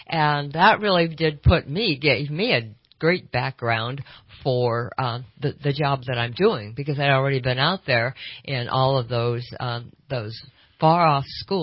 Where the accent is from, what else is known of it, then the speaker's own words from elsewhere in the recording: California, United States; now in Redding, United States; Well, I'm a California native, and I've been in Redding since I was in Shasta College. I moved down from Siskiyou County down to Shasta County, and went on to school at Chico and came back, got married, and had a couple of children.